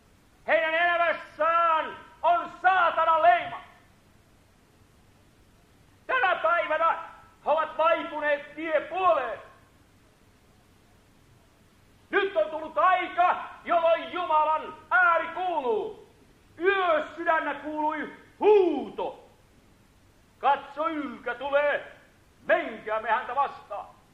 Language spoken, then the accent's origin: Finnish; Salo, Southwest Finland, Finland; Meillä Turussa, me olemme Saloista, mutta Turussa kokoonnumme joka kuukausi